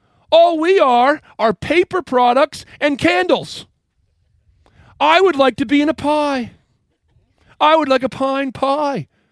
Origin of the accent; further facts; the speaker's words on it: Maine, United States; I went to school in Minnesota, and so I'm from Maine.